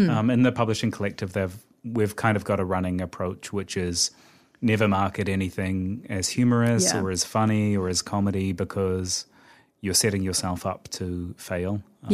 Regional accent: Otago, New Zealand; I grew up in Otago and it's the rugby colours of Otago, blue and gold.

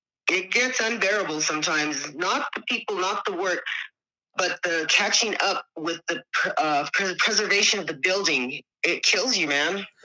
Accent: United States; I grew up on Route 66, literally, in a Ballantine diner

